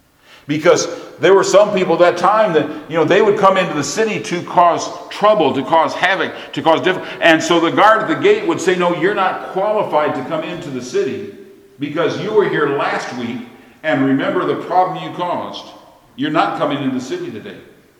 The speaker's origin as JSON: {"language": "English", "region": "Michigan", "country": "United States", "tie": "born or raised there", "said": "Where I grew up in Michigan, there were fences all over the place."}